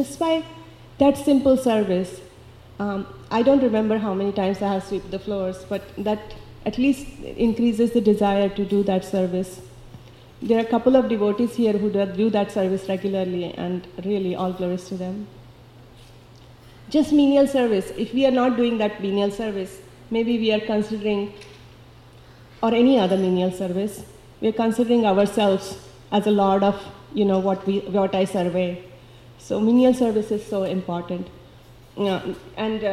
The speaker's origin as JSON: {"language": "English", "country": "India", "tie": "born or raised there", "second_language": "English", "said": "I heard this story a few times when I was growing up in India"}